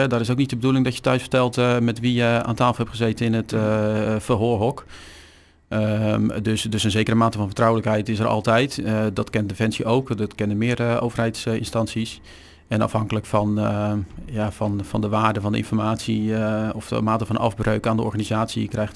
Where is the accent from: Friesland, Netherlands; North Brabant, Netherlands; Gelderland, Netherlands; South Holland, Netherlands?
South Holland, Netherlands; Krimpen aan den IJssel; Ja, ik ben geboren en getogen in dit dorp, Krim van IJssel.